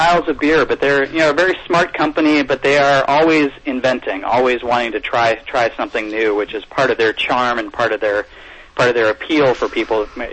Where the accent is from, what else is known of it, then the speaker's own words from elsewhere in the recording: Midwest, United States; But I personally, I grew up in the Midwest, and I'm, you know, there's a long history there of lager beer